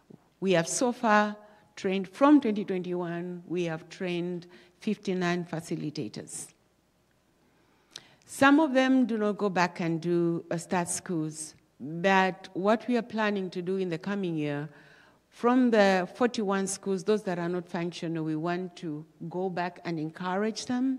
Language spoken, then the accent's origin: English; Zambia; A lot of our people, especially in the rural areas of Zambia, you will understand my accent is not like yours